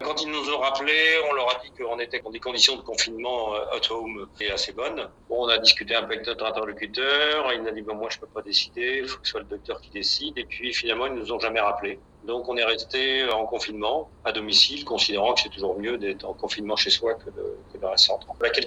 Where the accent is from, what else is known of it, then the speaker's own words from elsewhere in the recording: Nantes, Pays de la Loire, France; je suis à Hong Kong avec mon épouse Evelyne. Nous sommes retraités et nous venons de Nantes.